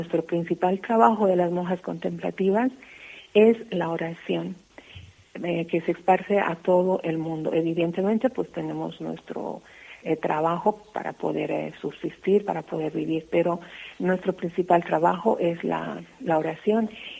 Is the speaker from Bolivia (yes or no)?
yes; Bolivia; moved away; yo soy de Bolivia, el haber salido de mi país, por supuesto que conlleva, ¿no?, un sufrimiento físico y espiritual también, porque llegas a un nuevo país